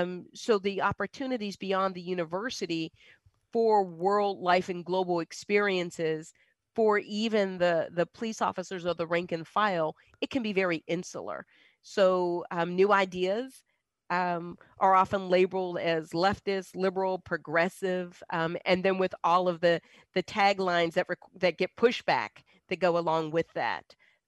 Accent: the North, United States; now in Virginia, United States; And then I come from the North. So I'm a damn Yankee down here in Virginia.

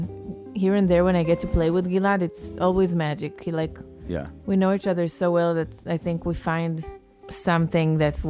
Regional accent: Israel; English is a second language; But what's happening these past few years in Israel is very hard for Israelis that I know and for me.

